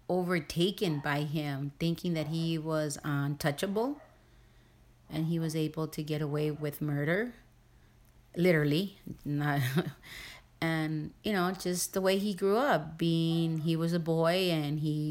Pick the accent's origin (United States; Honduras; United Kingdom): Honduras; Like myself, I'm from Honduras